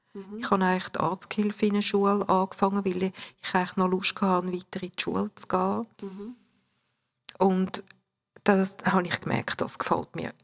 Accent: Urdorf, Zurich, Switzerland; aufgewachsen bin ich ja in Urdorf. In einer grossen Familie. Ich habe vier Geschwister.

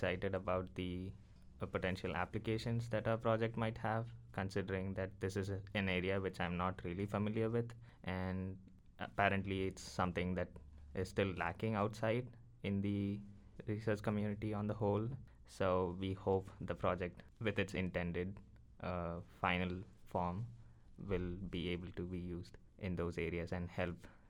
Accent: India; due to lack of funding in my home country, India.

